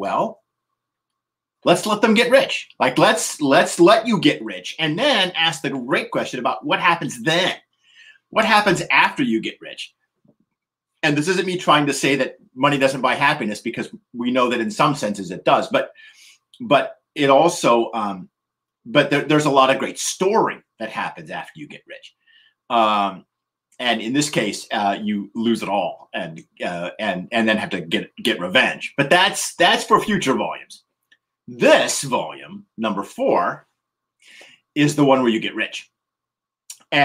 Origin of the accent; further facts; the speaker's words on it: Nevada, United States; I grew up in Nevada, and L. Ron Hubbard, who founded Scientology, you know, lived like, you know, an hour's drive from my house.